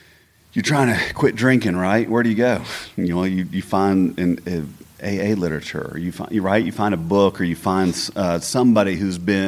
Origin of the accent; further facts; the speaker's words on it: Atlanta, Georgia, United States; Here, right about 3 miles, about 5 miles from here. East Clifton.